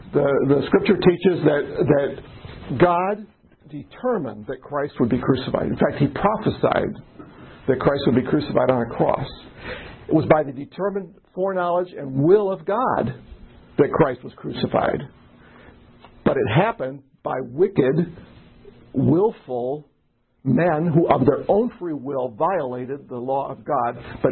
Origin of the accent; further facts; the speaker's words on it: Chicago, Illinois, United States; now in Michigan, United States; I decide to move to Michigan. I was raised in Chicago. I decided to move to Michigan.